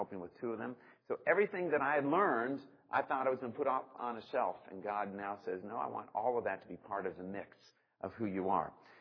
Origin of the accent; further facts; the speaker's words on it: Chesapeake, Virginia, United States; I come from Chesapeake, Virginia